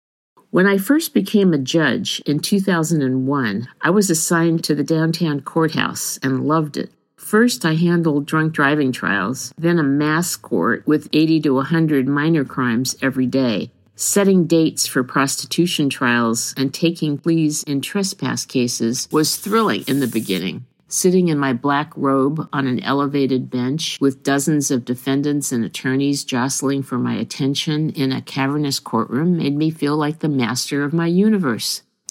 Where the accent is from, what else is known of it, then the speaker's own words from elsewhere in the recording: Los Angeles, California, United States; I grew up on the West Side, went to UCLA on the West Side, raised my family on the West Side, and still lived on the West Side.